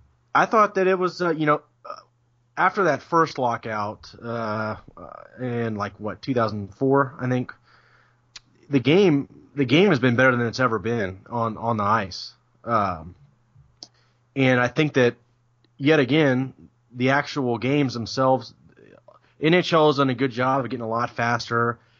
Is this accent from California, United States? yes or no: no; Atlanta, Georgia, United States; now in Kansas City, United States; Like, I'm from Atlanta. And I live in Kansas City now.